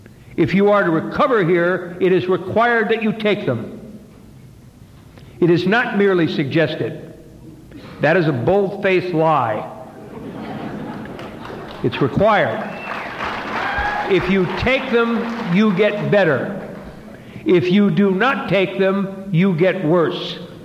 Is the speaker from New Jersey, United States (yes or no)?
yes; New Jersey, United States; And I should also tell you that I'm Irish and Catholic, and I'm from New Jersey.